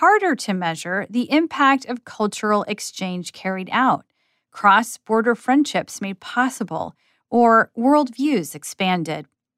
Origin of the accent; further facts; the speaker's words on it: Cincinnati, Ohio, United States; But here I was, in my hometown of Cincinnati, speaking Wolof with a set of neighbors I had never known I had before.